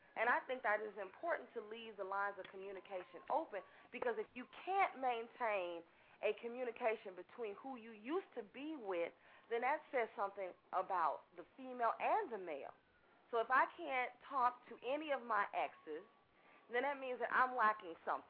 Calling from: Chicago, Illinois, United States; I'm calling from Chicago.

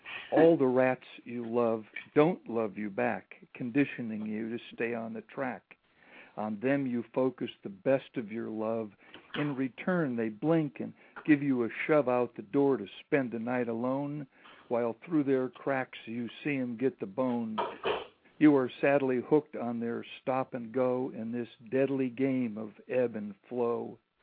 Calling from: Santa Monica, California, United States; This is in Santa Monica, a blocked call in Santa Monica.

